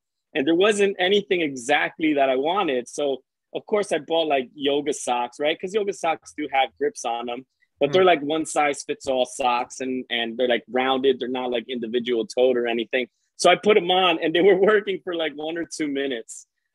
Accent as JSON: {"language": "English", "region": "New Jersey", "country": "United States", "said": "So we're based out of New Jersey."}